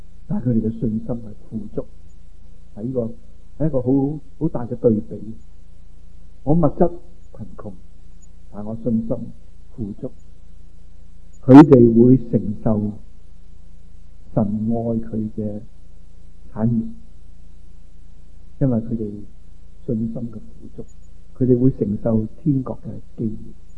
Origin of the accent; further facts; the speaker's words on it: China; 很多时候我们都知道我们中国人所讲的存于中形之外